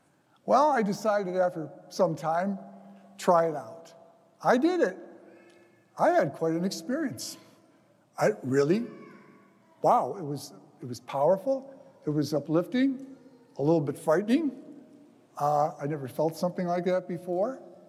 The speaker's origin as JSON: {"language": "English", "town": "Wayne", "region": "Michigan", "country": "United States", "tie": "born or raised there", "said": "I grew up in Wayne on the west side, went to St. Mary's."}